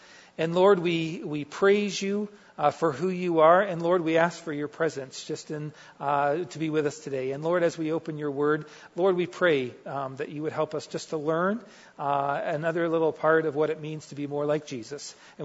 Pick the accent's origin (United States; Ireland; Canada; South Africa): Canada; also born or lived in Netherlands; I was born in Europe and the Netherlands, came over to Canada when I was a child, and so of course I still have a Dutch name.